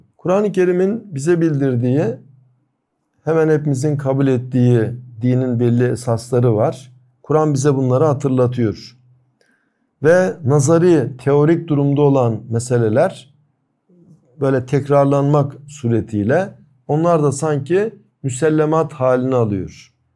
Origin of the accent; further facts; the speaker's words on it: Gördes, Manisa, Turkey; Mesela benim köyüm Manisa'nın Gördes ilçesinin bir köyü.